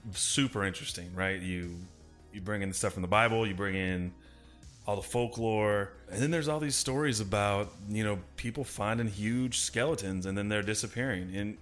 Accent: California, United States; You know, I'm from California, you're from California. We grew up probably a good hour from each other

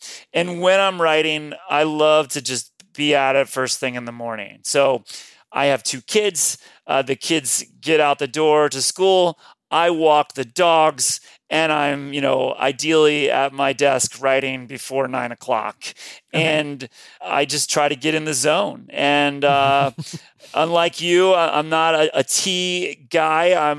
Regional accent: Cincinnati, Ohio, United States; that whole story and all the problems that Pete has created still looms over Cincinnati, my hometown.

